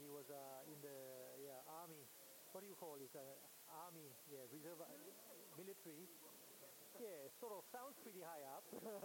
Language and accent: English; Malaysia; whereas we are Malaysian